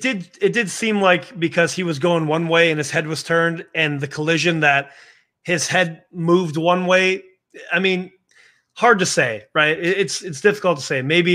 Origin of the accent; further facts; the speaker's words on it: Minnesota, United States; But I did spend half of my life playing hockey growing up in Minnesota, and I was also a goalie.